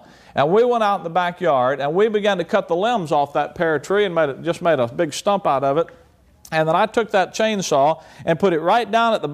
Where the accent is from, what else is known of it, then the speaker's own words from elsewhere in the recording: Alabama, United States; now in Chicago area, United States; I used to live in Alabama, born and raised in Alabama. My family, we lived there for many years before we moved to the Chicago area.